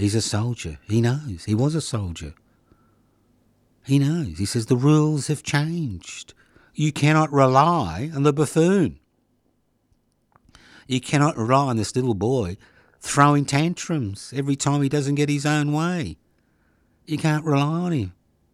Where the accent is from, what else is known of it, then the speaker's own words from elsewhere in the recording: Australia; I know that as an Australian, you and me believe that history begins when we wake up in the morning